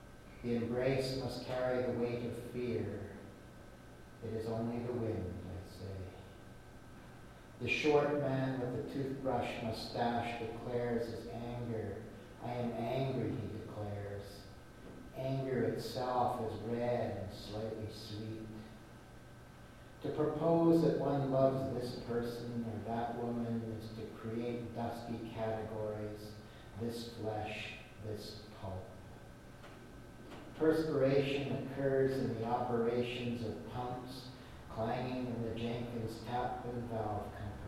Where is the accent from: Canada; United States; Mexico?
Canada; Montreal, Quebec; from my days when I grew up in Lachine. That's the part of Montreal I'm from, which is kind of this odd little no man's land between the West Island and industrial downtown.